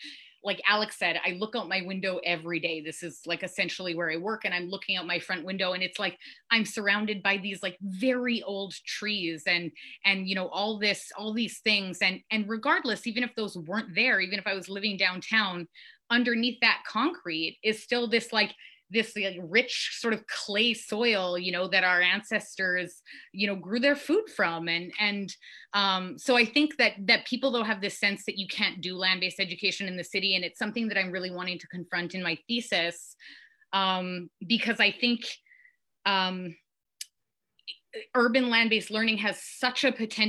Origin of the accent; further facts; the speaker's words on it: Manitoba, Canada; in this like small Métis parish town. And so I was like very connected to, you know, my that was my hometown, but also my homeland. And then when I was about 10 years old, I moved to the city, to St. Vitale.